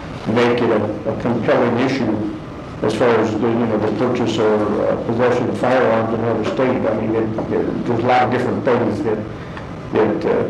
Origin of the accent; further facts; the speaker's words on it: Arizona, United States; born there; I was born way in Arizona